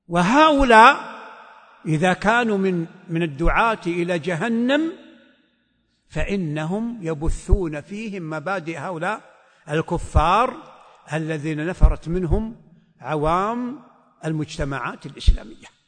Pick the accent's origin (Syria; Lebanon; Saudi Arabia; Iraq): Saudi Arabia; أبناء بلدي المملكة العربية السعودية أرض الحرمين وما جاورها